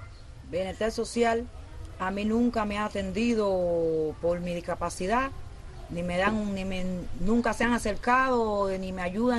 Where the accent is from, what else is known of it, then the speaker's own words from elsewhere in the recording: Santiago de Cuba, Cuba; now in Havana, Cuba; Emigré de Santiago para acá porque las condiciones económicas de Oriente no es igual a la de La Habana.